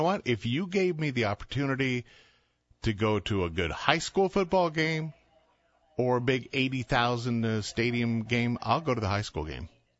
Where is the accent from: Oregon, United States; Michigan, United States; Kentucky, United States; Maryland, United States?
Oregon, United States; Portland; But I come from Portland, so I can speak with authority on that, Kevin.